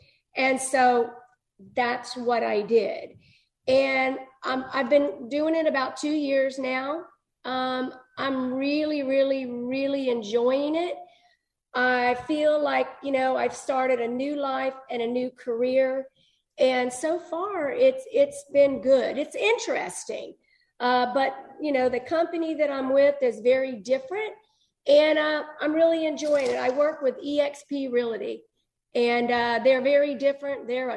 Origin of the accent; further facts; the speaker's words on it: Tampa, Florida, United States; born there; now in Orlando, United States; I was born time ago in Tampa, Florida.